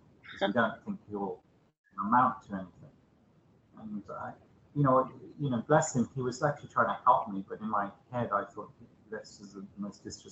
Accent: London, United Kingdom; in Hackney.

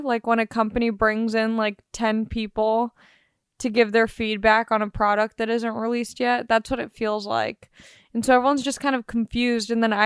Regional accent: Long Beach, California, United States; I'm from Long Beach, which is essentially the same amount of miles like to get to either place.

